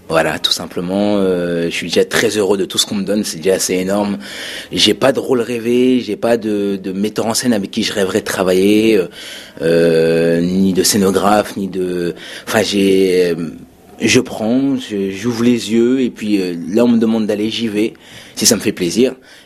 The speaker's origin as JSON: {"language": "French", "town": "Vernon", "region": "Normandy", "country": "France", "tie": "born or raised there", "said": "Vernon, dans ma ville d'origine. Je suis normand, je suis vernonnais."}